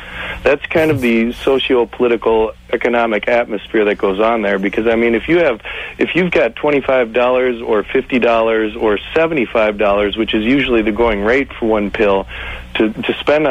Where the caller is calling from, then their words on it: Michigan, United States; I'm calling from Michigan, which is the birthplace of techno, which is what is played normally at raves.